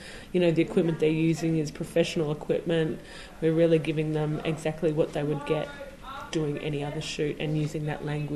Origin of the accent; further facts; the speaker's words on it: Melbourne, Victoria, Australia; we're not from here, we're from Melbourne